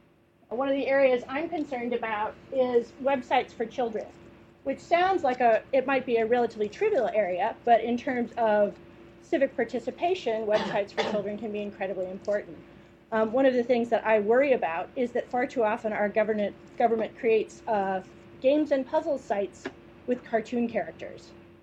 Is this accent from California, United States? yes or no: yes; California, United States; I'm from Southern California. I don't associate mountain lions with the safety of my children.